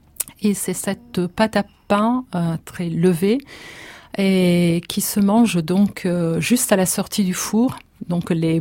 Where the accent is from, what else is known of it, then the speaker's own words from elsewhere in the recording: Genoa, Liguria, Italy; un des personnages emblématiques de ma ville natale, qui est Genova.